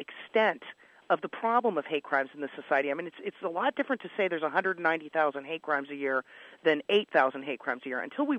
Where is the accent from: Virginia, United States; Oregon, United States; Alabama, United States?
Alabama, United States; You've got my home state here of Alabama that reported one hate crime last year for a population of over 4 million people.